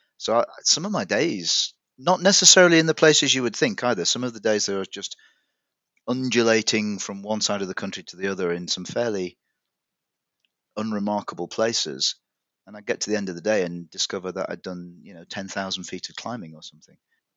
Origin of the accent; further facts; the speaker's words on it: Yorkshire and the Humber, United Kingdom; I say this as a Yorkshireman